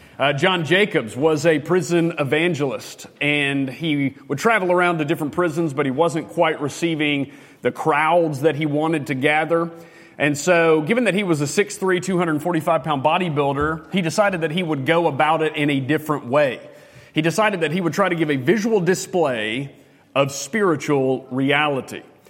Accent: Martin, Tennessee, United States; because I'm from Martin, Tennessee originally

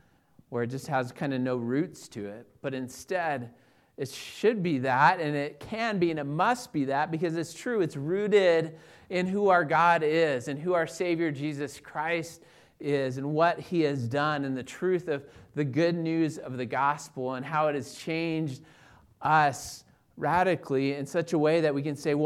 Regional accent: Greeley, Colorado, United States; most of you know that I grew up here in northern Colorado. Grew up in Greeley, born and raised in Greeley, and a natural result of being born and raised in Colorado is often that you end up being a Broncos fan from early on.

